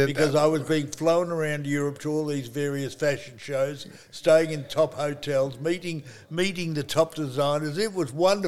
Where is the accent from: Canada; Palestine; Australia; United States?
Australia; I'm an Australian citizen. I'm very proud of being an Australian. And my ancestors on one side of the family came here in the 1820s, which makes me a really old Australian.